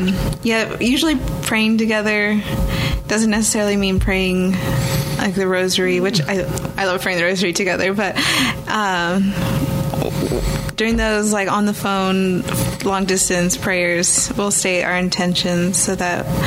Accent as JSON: {"language": "English", "town": "San Antonio", "region": "Texas", "country": "United States", "tie": "born or raised there", "said": "Okay. Well, I'm from San Antonio, born and raised here. I was also born and raised Catholic, so there's that."}